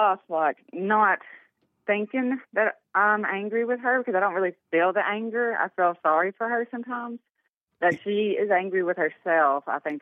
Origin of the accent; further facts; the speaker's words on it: Deep South, United States; You know I'm from the Deep South, and we take this stuff serious, or at least I do.